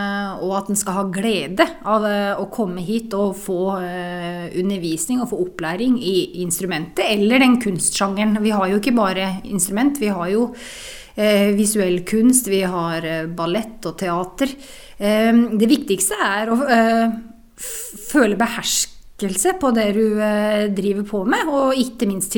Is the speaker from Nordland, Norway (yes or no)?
no; Ringebu, Innlandet, Norway; Jeg kommer fra Gudbrandsdalen, Ringby i Gudbrandsdalen, født og oppvokset der.